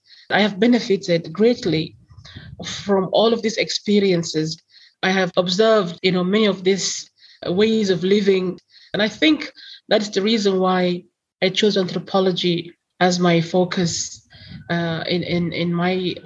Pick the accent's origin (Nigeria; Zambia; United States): Zambia; also born or lived in Netherlands; I had a very strong, you know, Somali identity. I knew that even though I grew up in Zambia and even though I spent many years in the Netherlands and I had a Dutch citizenship